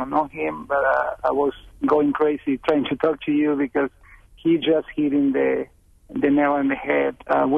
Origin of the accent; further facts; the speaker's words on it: Madison, Wisconsin, United States; I'm myself from Madison, Wisconsin, but nationwide. And as you can tell, I have an accent and a minority.